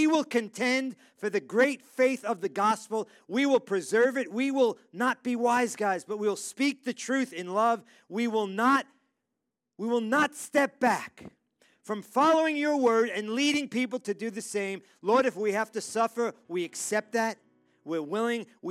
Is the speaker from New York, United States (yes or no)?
yes; New York City, New York, United States; By the way, the reason I'm afraid, I grew up in New York City, and it's a different animal than it is here.